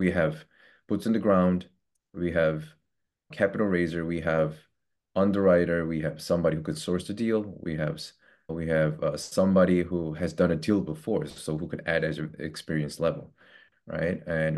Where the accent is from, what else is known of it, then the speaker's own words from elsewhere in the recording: New York, United States; maybe I'm able to do that because I'm from New York.